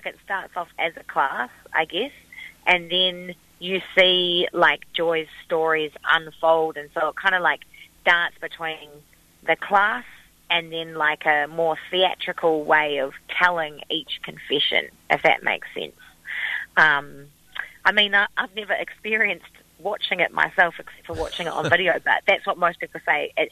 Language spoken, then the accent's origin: English; Whanganui, Manawatū-Whanganui, New Zealand; also born or lived in Australia; I'm Kiwi. I grew up in Whanganui, and then I moved to Australia when I was 19 and lived there training in dance and musical theatre and established my career there. And then I came back for a little bit to escape COVID in 2020, 21